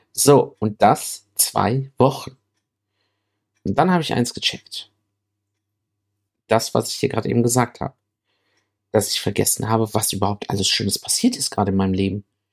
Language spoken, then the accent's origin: German; Southern Italy, Italy; Ich meine, wir kommen halt aus dem Süden auch. Auch Dorfgebiet.